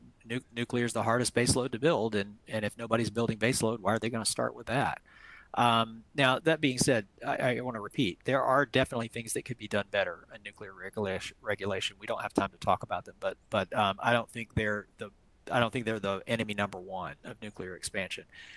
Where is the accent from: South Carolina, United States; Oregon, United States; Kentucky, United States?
South Carolina, United States; Like look at my home state of North Carolina. We're 33% today. So we're well ahead of the national average. The next door state that I grew up in South Carolina, is 55% on a bad day.